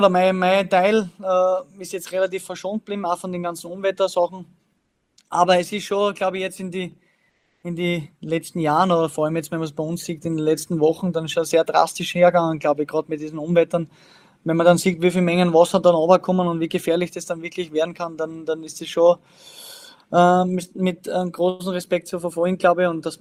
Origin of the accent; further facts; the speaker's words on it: Styria, Austria; Auch bei uns in der Steiermark